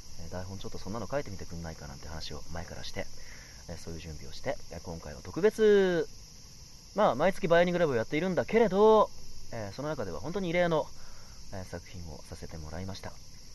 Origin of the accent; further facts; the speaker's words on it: Hiroshima, Japan; 俺は広島出身で反戦教育っていうのは徹底的にされてるから